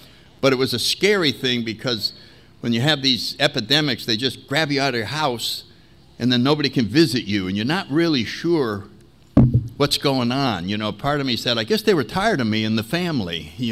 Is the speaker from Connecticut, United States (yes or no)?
yes; Connecticut, United States; But very briefly, I grew up in Connecticut.